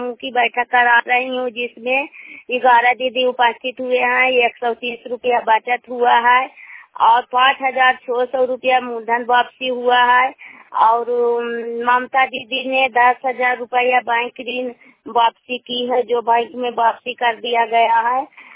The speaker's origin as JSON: {"language": "Hindi", "town": "Sherpur", "region": "Bihar", "country": "India", "said": "मैं शेरपुर गांव की रहने वाली हूं"}